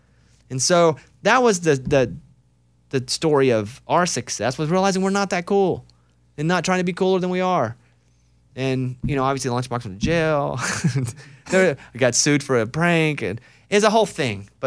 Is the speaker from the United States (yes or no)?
yes; Arkansas, United States; now in Austin, United States; And also, I'm from Arkansas, and in Arkansas, we got beat up by Texas all the time.